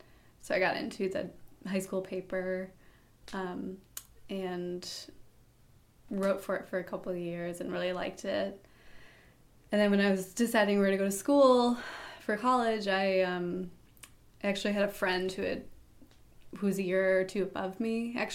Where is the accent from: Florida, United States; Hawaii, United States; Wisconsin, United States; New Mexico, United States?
Wisconsin, United States; now in Portland, United States; I'm from Wisconsin originally, coming to Hudson from Portland, Maine, where I now live